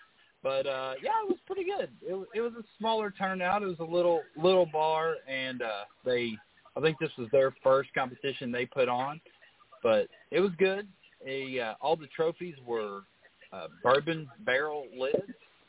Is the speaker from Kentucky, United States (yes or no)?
yes; Kentucky, United States; We're both from Kentucky originally, so it's always nice to go back up there any opportunity we have just to see friends and family and just be in Kentucky again.